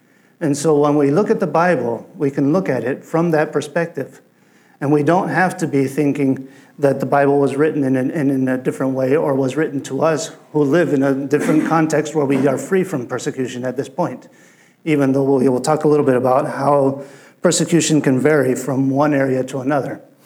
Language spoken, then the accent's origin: English; Spain; also born or lived in Germany; I grew up in Spain. I came to Spain. I was almost 2 years old, and I was born in Germany just to confuse. So I'm German by birth. I'm American by passport and Spanish at heart.